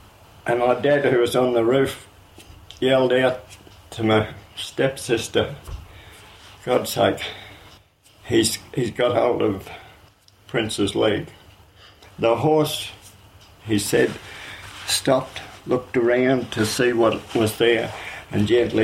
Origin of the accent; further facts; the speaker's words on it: Victoria, Australia; I was born in South Yarra, but mother went there. We actually lived at the Northern Timber Mills at Mount Beenig. That was back in 1921